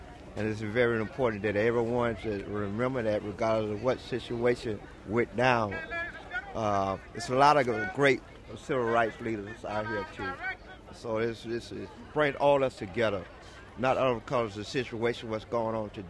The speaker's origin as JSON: {"language": "English", "region": "South Carolina", "country": "United States", "said": "I'm from Rockia, South Carolina."}